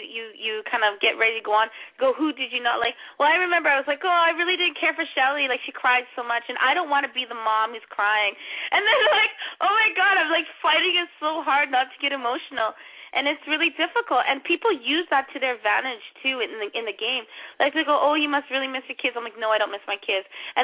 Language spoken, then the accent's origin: English; Vancouver, British Columbia, Canada; because I am from Vancouver.